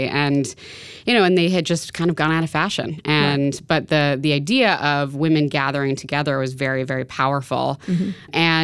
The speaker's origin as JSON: {"language": "English", "town": "New York City", "region": "New York", "country": "United States", "tie": "born or raised there", "said": "Sure. So I grew up in New York City. My dream was to work in politics."}